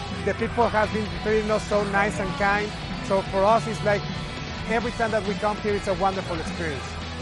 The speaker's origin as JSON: {"language": "English", "region": "Mexico City", "country": "Mexico", "said": "I come from Mexico City, and my family is Edna, my wife, my little girl, Valentina, and my beautiful son, Juan Pablo. We are Mexicans."}